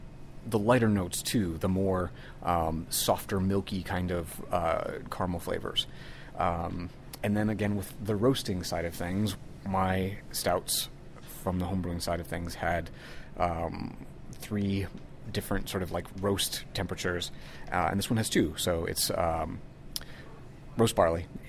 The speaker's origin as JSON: {"language": "English", "country": "United States", "said": "So, as an American, I feel like if I'm going to call a beer a stout, it's going to have roast barley in it."}